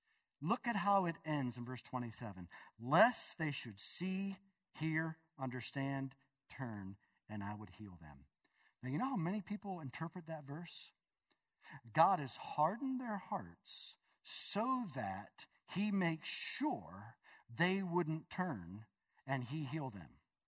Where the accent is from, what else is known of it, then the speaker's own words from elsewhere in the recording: Pennsylvania, United States; By the way, when I was growing up in Pennsylvania, during high school and college, during the summers, I built streets.